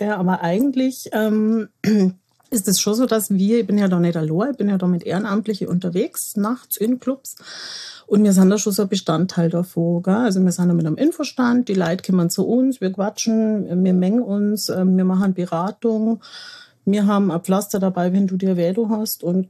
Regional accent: Rosenheim, Bavaria, Germany; Ich bin direkt in Rosenheim aufgewachsen. So mein Kindergartenweg war über die Loretto-Wiese. Grundschule war so das jetzige Karlscheuer.

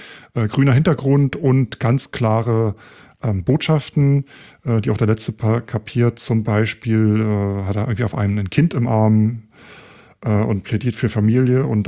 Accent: Hamburg, Germany

